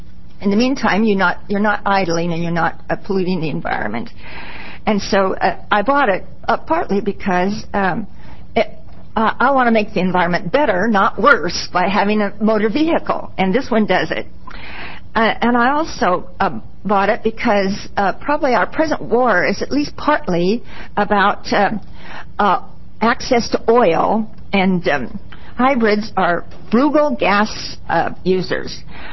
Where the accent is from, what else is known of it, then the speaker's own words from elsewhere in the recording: Corvallis, Oregon, United States; I'm from Corvallis.